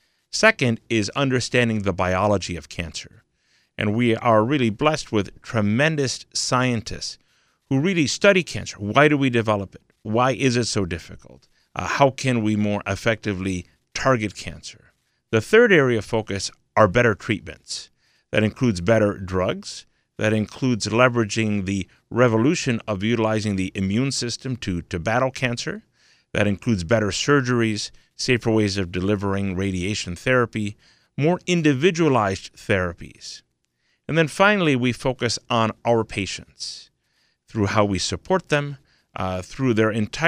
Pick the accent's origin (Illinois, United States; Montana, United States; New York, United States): Illinois, United States; Chicago; So I'm originally a Chicagoan